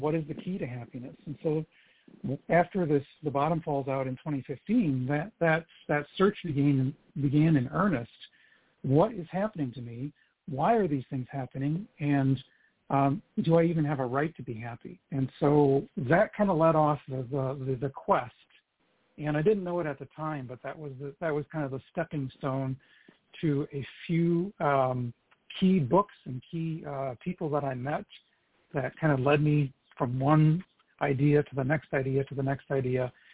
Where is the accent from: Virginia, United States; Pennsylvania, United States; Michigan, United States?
Michigan, United States; Grand Rapids; I'm from Grand Rapids, so I'm just down the street from you.